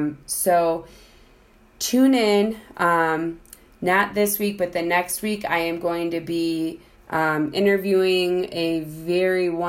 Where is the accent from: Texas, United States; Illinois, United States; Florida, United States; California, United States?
Illinois, United States; So I'm going back to my hometown, outside of Chicago, and I am going to meet up with her